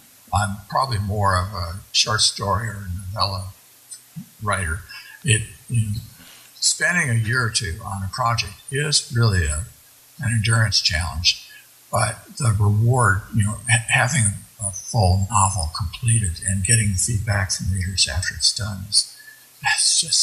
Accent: Alamogordo, New Mexico, United States; now in Colorado Springs, United States; I grew up in Alamogordo, New Mexico, near White Sands.

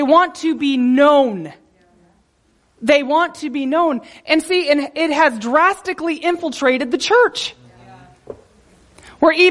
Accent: Texas, United States; So I am from Texas, and when I was home in Texas, when Matt and I were first married

